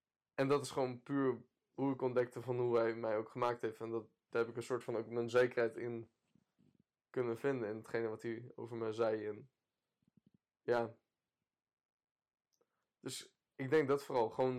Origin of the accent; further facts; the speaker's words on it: Heerde, Gelderland, Netherlands; Kom uit Heerde City. Voor de mensen die dat niet kennen, ligt naast Harderwijk. Heel mooi boerendorpje. Niet per se, we hebben wel wat veel boertjes en dat soort dingen, platteland. Maar voor de rest gewoon prima, een prima dorpje.